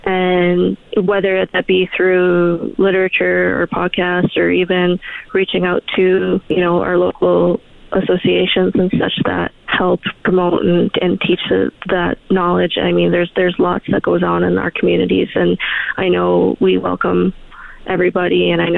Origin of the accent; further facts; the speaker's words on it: Anzac, Alberta, Canada; I mean, like I said, growing up in Anzac, I take a lot of pride in where I grew up in this community.